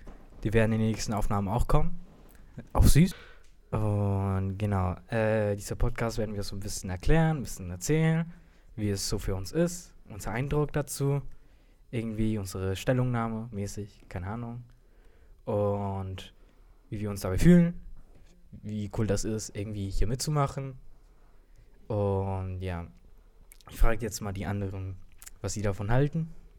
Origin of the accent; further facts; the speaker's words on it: Hamburg, Germany; wir kommen ja aus Hamburg. Das ist ein bisschen weit nach Leipzig.